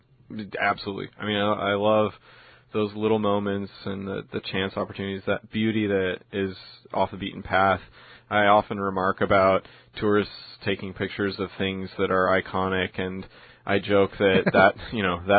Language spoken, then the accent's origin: English; New York City, New York, United States; Yeah, I'm a New Yorker.